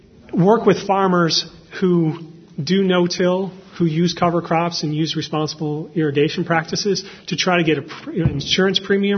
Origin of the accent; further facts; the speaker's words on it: Nebraska, United States; I grew up in Nebraska, and I detasseled corn in the summer on family farms.